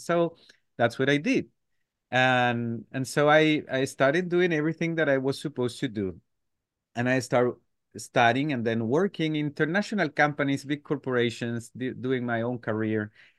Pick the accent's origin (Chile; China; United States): Chile; English is a second language; Well, I have to say that I'm from Chile, by the way. So my English is not, you know, the most perfect one